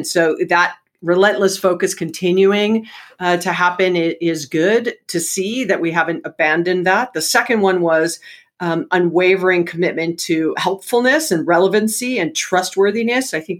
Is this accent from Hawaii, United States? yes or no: yes; Hawaii, United States; And I was born and raised in Hawaii.